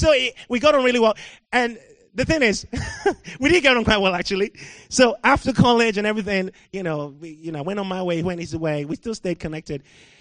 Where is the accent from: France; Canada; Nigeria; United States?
Nigeria; now in United Kingdom; When I grew up in Nigeria, I never met an atheist my whole life. I came to the UK